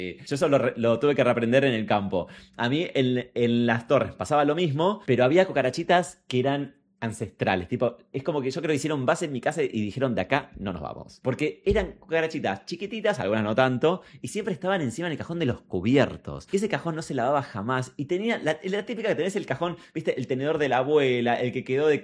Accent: Buenos Aires, Argentina; Yo nací en Lugano 1 y 2. Respect. Pero obviamente no tengo ningún recuerdo de eso porque literalmente nací y a los meses nos fuimos a vivir a Parque Patricios.

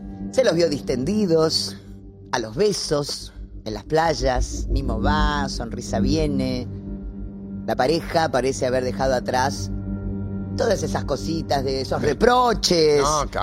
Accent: Argentina; Sí. Somos.

